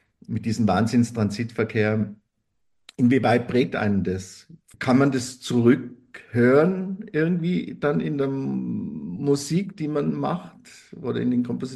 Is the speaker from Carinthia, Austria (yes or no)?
no; Innsbruck, Tyrol, Austria; ich bin da am Zug aufgewachsen, wie das klingt, wie der Zug da vorbeifährt und so. Ja. Die Art von Klänge, die sind schon sehr speziell für mich, für Innsbruck.